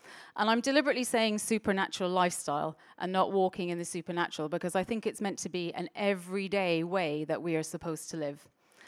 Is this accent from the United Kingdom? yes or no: no; Ireland; And also, I grew up in Ireland